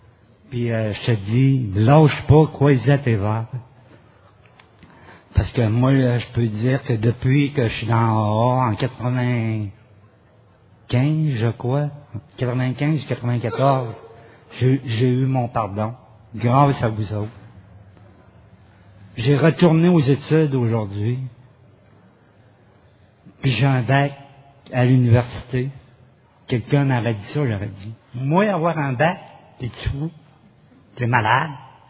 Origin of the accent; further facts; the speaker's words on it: Quebec City, Quebec, Canada; born there; now in Montreal, Canada; Je suis né à Québec et ça fait maintenant 15 ans que je suis à Montréal.